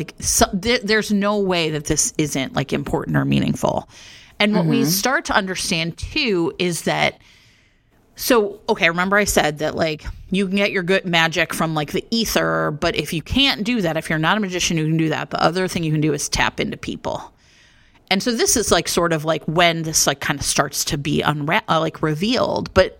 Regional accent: United States; But because I'm American, I was like, I don't know what that means.

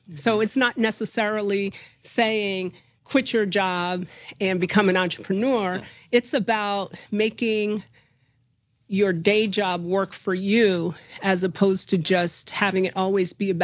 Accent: Montclair, New Jersey, United States; I'm from Montclair.

